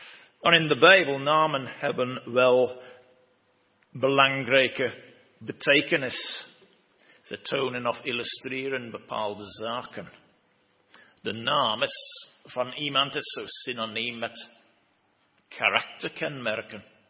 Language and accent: Dutch; United Kingdom; Dutch is a second language; now in Belgium; ik ben niet vanuit België afkomstig. Ik ben afkomstig uit Groot-Brittannië, maar ik woon wel in België sinds 1995, dus 28 jaar intussen.